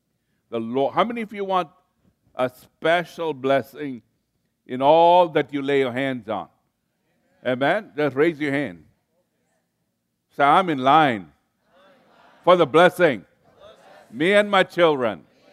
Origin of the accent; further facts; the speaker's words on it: Kenya; now in United States; I am from Africa, you know that. I was born in Kenya. And I often say I'm an American citizen, so I'm African-American.